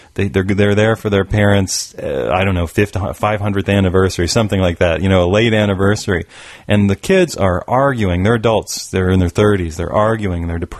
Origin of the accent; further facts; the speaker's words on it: United States; And I'm an American. You're an American. We didn't grow up with theater.